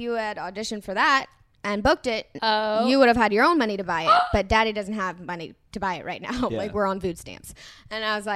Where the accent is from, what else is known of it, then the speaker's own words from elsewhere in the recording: New York, United States; So we go downstairs, and right outside the building, I grew up in New York, right outside the building there was this guy selling bootleg VHS tapes